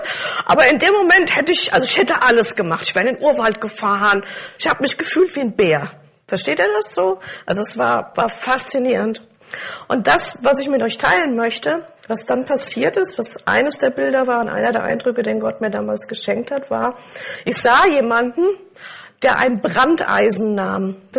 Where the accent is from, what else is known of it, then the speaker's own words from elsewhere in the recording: Germany; Was mich wirklich interessiert, ist das, was in meiner Heimat passiert, in unserem Land passiert. Und ich kann anders beten für Deutschland.